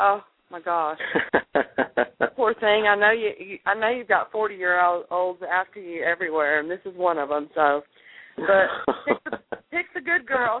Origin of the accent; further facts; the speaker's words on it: Texas, United States; now in Oklahoma, United States; I'm really from Texas, but I live in southeast Oklahoma